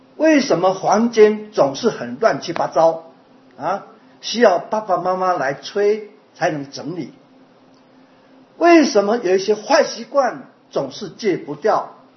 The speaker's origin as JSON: {"language": "Chinese", "country": "Taiwan", "lives_now": "United States", "said": "我从台湾来，我不会开车。到了加州，我们学自动排档"}